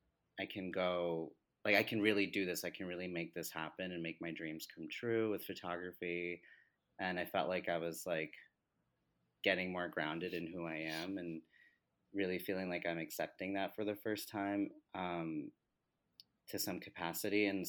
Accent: New Jersey, United States; So I always knew I wanted to move to New York City. I grew up in Jersey, so I'd visit when I was a teen.

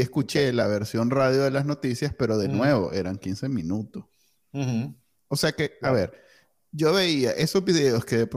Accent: Nicaragua; now in United States; como nosotros crecimos en Nicaragua, en donde solo hay unas noticias

